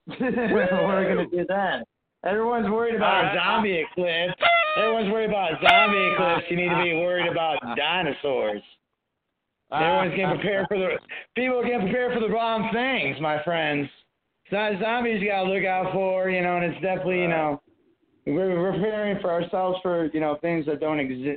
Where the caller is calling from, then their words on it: Minnesota, United States; I'm calling from Minnesota and Happy New Year from Minnesota.